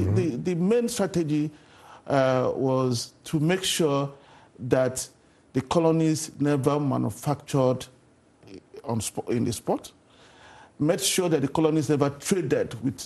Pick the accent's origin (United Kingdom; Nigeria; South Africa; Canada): Nigeria; I'm originally a Nigerian